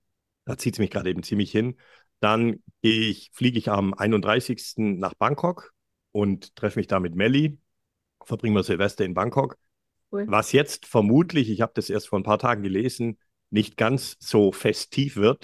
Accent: Giengen an der Brenz, Baden-Württemberg, Germany; ich komme nicht aus München, ich komme aus einer schwäbischen Kleinstadt, da wo die Steiftiere herkommen, Knopf im Ohr, aus Gingen an der Brenz.

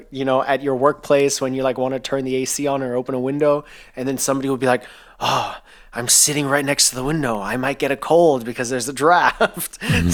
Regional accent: Thailand; growing up in Thailand, you obviously have ACs in every single room, and you pretty much have them on all day, every day if you're in those rooms because it's 35 to 45 degrees outside.

